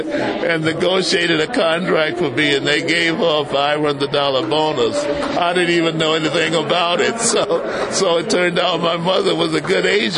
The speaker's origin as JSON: {"language": "English", "region": "the South", "country": "United States", "tie": "born or raised there", "said": "Yeah, well, you know, I grew up in the South, so I was used to it."}